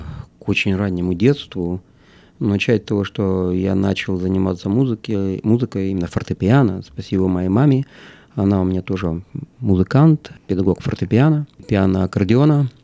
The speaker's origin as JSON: {"language": "Russian", "town": "Odesa", "region": "Odesa Oblast", "country": "Ukraine", "tie": "born or raised there", "said": "я родился в Одессе."}